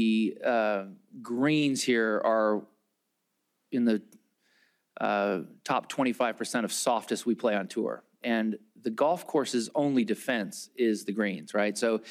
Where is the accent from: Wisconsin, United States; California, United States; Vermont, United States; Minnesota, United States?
California, United States; And hopefully, as a Californian, although I'll be moving soon, but we lead by example.